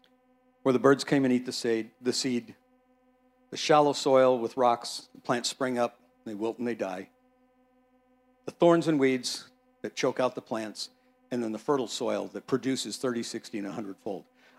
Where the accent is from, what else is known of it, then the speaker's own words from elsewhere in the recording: Morgan Hill, California, United States; When I was young, I grew up in Morgan Hill. And long enough ago that it was a very agrarian society. It was all orchards and fields, and I grew up picking prunes and cutting apricots and picking lettuce and picking walnuts